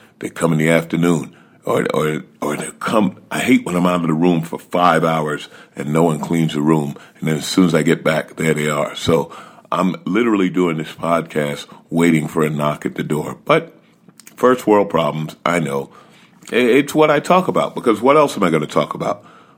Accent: New York, United States; I grew up in New York. I wonder, I probably have New York values

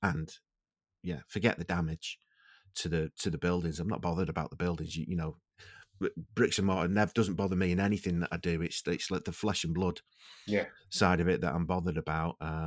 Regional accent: Manchester, North West England, United Kingdom; born there; I was born in Manchester and I went to town or Manchester city centre of a weekend

